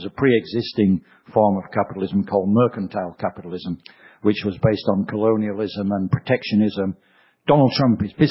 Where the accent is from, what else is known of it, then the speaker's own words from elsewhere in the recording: Leeds, Yorkshire and the Humber, United Kingdom; I'm from Leeds, where some of the Luddites hung out.